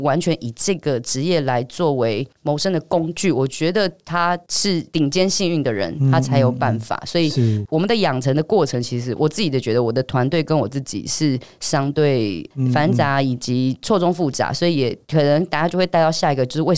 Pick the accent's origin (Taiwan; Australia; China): Taiwan; Taipei; 因为我就是一个标准土生土长的台北小孩、嗯、那我家其实是一个小康的状态，所以就是我基本上只要努力自己的生活费，那我就可以在台北生活生存。